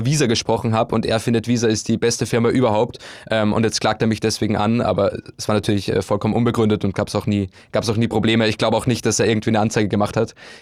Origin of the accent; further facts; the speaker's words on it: Upper Austria, Austria; also born or lived in Bulgaria; now in Hamburg, Germany; ich habe davor meinen Zivildienst in Bulgarien gemacht und bin dann direkt von Bulgarien nach Hamburg gezogen. Lustigerweise sind die beiden Orte fast gleich weit weg von meiner Heimat in Oberösterreich.